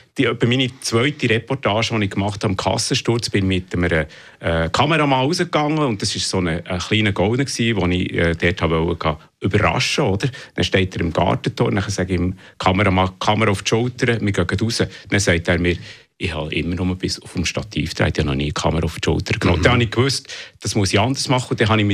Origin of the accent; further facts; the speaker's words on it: Bern, Switzerland; accent: Bernese German; now in Zurich, Switzerland; Ich komme ursprünglich aus Bern, aber ja. Obwohl ich immer noch Berndeutsch rede, bin ich seit über 30 Jahren in Zürich und meine Kinder sind auch hier in Zürich aufgewachsen.